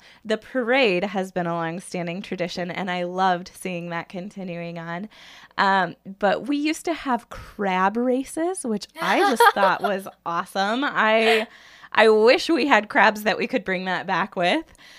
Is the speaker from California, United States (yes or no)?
no; Illinois, United States; I grew up in Illinois with the Illinois State Fair, and sure, that was an exciting thing to go